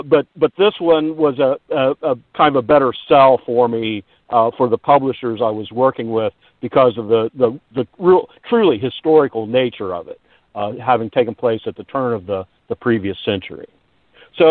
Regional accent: Hamilton, Ohio, United States; I spent my first career, 25 years, as a reporter for my hometown newspaper, the Hamilton Journal News.

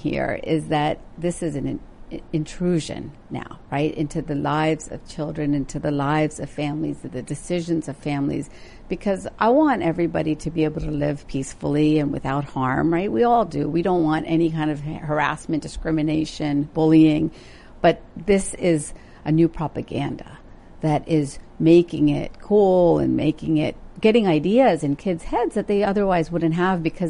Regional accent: India; growing up in India, and then visiting

